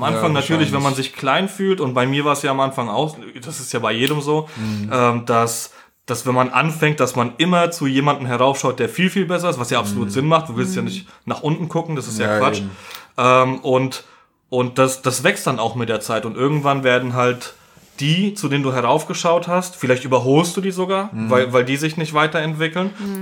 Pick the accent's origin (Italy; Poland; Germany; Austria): Poland; Ich bin Pole